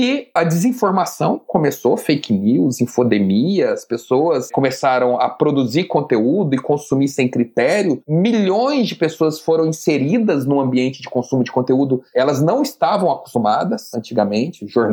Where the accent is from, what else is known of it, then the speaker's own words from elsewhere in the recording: Minas Gerais, Brazil; now in Rio de Janeiro, Brazil; Eu vim pro Rio de Janeiro, sou lá do sul de Minas, e vim pro Rio de Janeiro com aquele sonho de quem cresceu assistindo novela, né?